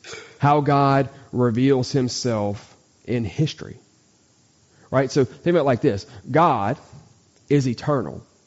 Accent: Lafayette, United States; And I could tell you stories about how I grew up in Lafayette with my family, with my mom and my dad, and with my brother and sister.

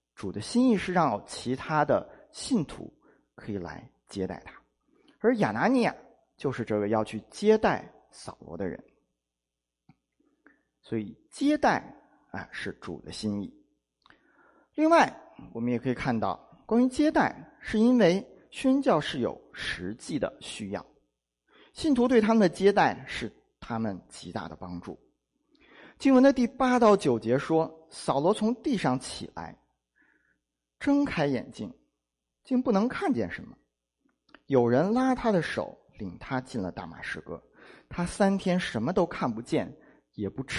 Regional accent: China; 可能对我们中国人来说这样的胃受不了

